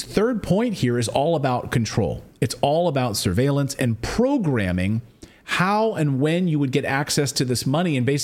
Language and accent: English; Philadelphia, Pennsylvania, United States; You know, I'm from Philly.